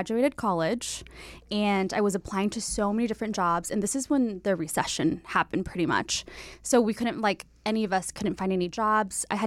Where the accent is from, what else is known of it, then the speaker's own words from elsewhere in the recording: California, United States; Yes, I'm from the Bay Area.